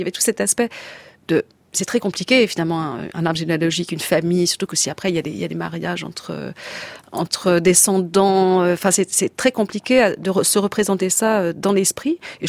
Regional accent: Belgium; c'est parce qu'il se trouvait qu'elle était morte dans un couvent belge et que je suis belge

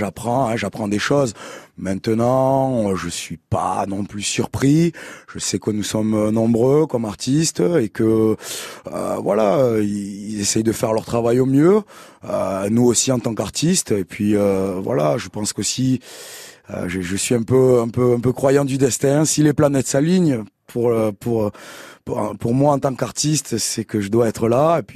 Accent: Guadeloupe; je vous ai dit que je suis guadeloupéen. Et en fait, ce que j'ai appris en partant chez moi en Guadeloupe

